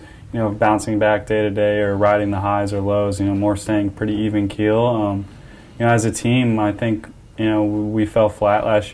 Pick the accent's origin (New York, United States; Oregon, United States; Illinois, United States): Illinois, United States; Antioch; Yeah, Kenosha is real close to where I grew up in Antioch, Illinois.